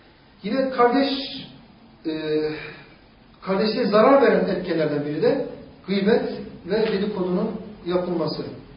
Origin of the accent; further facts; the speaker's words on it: Malatya, Turkey; valla ben dinimi İstanbul'da öğrendim, Malatyalıyım.